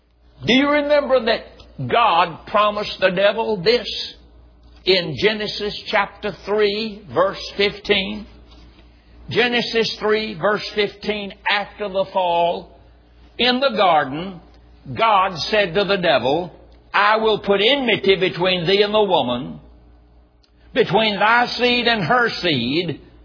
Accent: North Carolina, United States; I was raised in North Carolina, and we met at Mars Hill, North Carolina, in the college there.

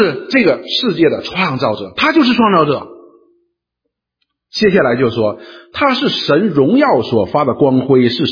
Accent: China; 所以以前呢讲到的说我们中国人说有九个太阳

